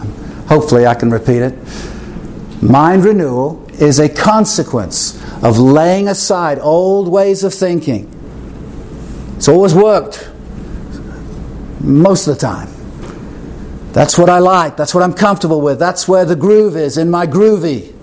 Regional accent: Texas, United States; I'm from Texas and we're real men.

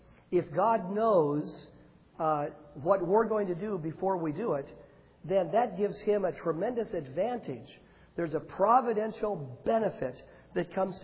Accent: Washington, United States; up in the Northwest where I grew up in Washington State

